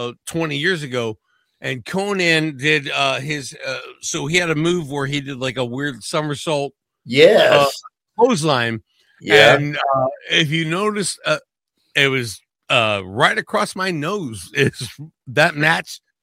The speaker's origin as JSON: {"language": "English", "town": "Pittsburgh", "region": "Pennsylvania", "country": "United States", "said": "All right, so I'm a Pittsburgh guy."}